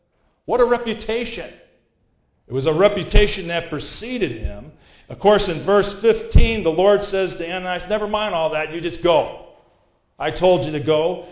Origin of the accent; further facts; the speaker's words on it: Chicago, Illinois, United States; You know, I grew up in Chicago, rough side town. I was from the other side of the tracks. It was the wrong side of the tracks.